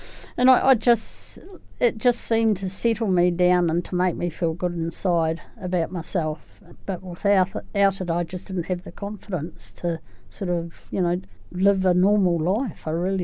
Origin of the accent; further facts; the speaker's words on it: Christchurch, Canterbury, New Zealand; now in Rolleston, New Zealand; I'm from Christchurch. I was born in Christchurch. I actually live out at around Rolleston in West Melton now.